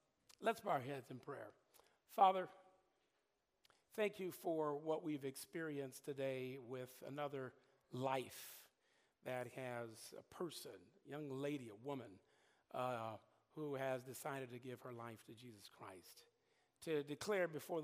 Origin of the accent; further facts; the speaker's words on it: Los Angeles, California, United States; originally I'm from Los Angeles, many of you know that, good old Southern California